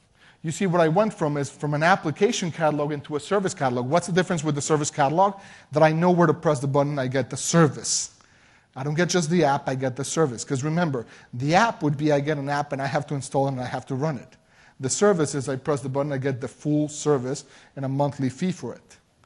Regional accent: Mexico; I mean, look, I come from Mexico

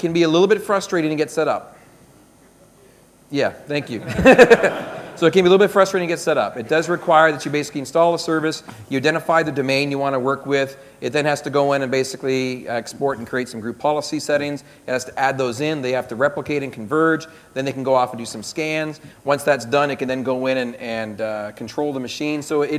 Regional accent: Canada; moved away; I'm from Canada. I don't currently live in Canada.

